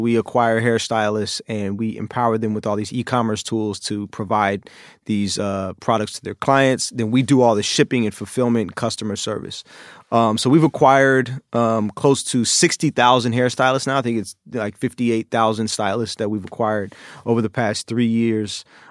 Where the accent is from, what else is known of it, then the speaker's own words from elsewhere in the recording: Oakland, California, United States; And so I think kind of some of the chaos in my early life growing up in Oakland.